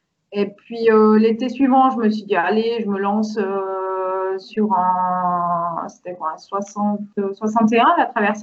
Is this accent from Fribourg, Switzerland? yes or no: no; Valais, Switzerland; j'ai 37 ans et puis je viens de Suisse, du Val-de-Bagne.